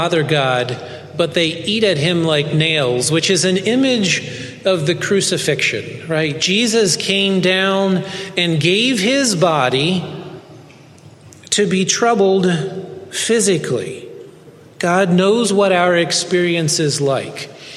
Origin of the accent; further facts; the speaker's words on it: Chambersburg, Pennsylvania, United States; also born or lived in Lancaster; I'm from Lancaster, Pennsylvania. I grew up in Chambersburg in a Old Order River Brethren community.